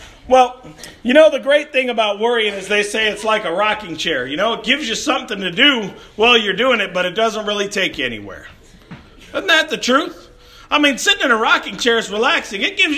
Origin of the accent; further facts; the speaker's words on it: Chicago, Illinois, United States; I grew up in Chicago.